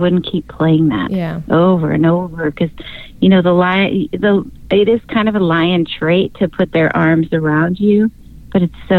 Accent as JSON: {"language": "English", "town": "San Diego", "region": "California", "country": "United States", "said": "and I'm from San Diego"}